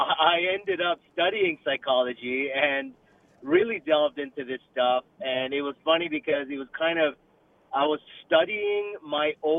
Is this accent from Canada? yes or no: yes; Canada; I was born and raised in Canada, Indian Muslim background, living in a Western state.